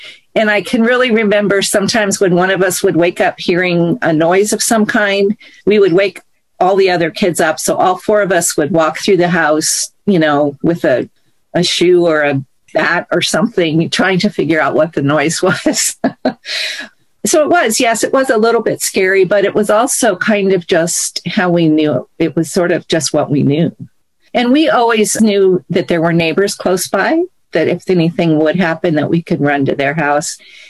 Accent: Portland, Oregon, United States; And I grew up in Northwest Portland before it was known as the Pearl. It was a pretty residential area where we grew up.

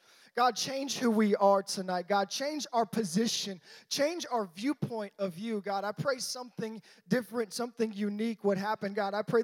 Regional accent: Baton Rouge, Louisiana, United States; and I grew up in Baton Rouge, Louisiana, so I'm a big LSU fan.

